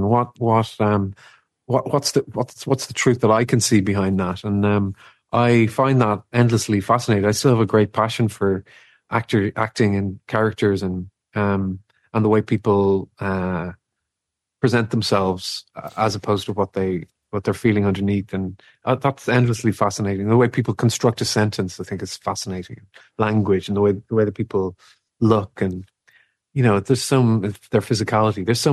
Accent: Ireland; I think maybe it's something to do with being Irish as well, is I still want to be able to connect with people on a day-to-day basis.

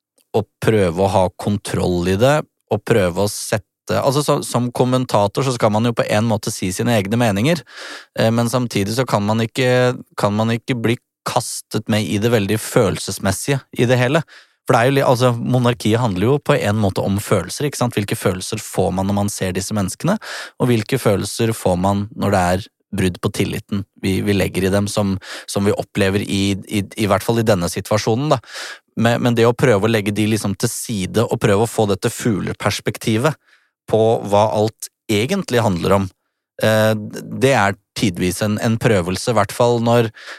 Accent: Krokstadelva, Buskerud, Norway; Altså, jeg er fra Krokstadelva, så vi vet jo å bruke ganske tunge uttrykk som ikke står i ordboka

